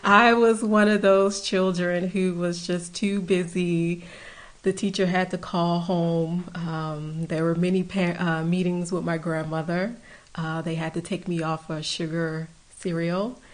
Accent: Houma, Louisiana, United States; I'm originally from Houma, Louisiana, which is part of Terrebonne Parish.

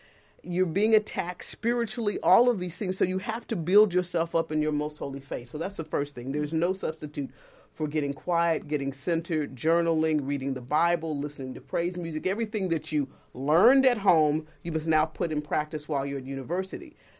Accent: Texas, United States

